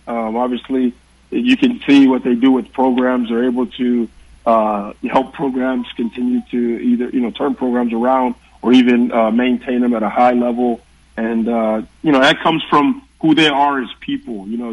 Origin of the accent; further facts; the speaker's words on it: Houston, Texas, United States; Obviously I'm from Houston, but just to even go back down to Texas and play, you know, down there, growing up